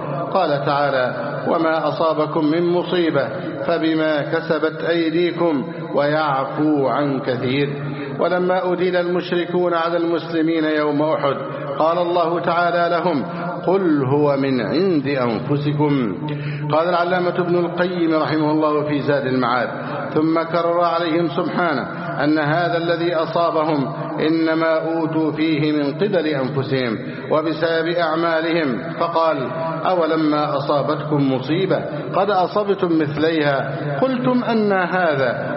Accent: Egypt

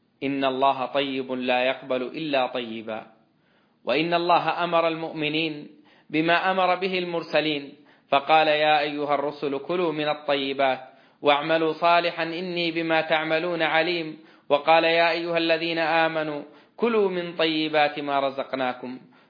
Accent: Saudi Arabia; بأن يصرف الله هذا الوباء عنا وعن بلادنا المملكة العربية السعودية وعن سائر بلاد المسلمين.

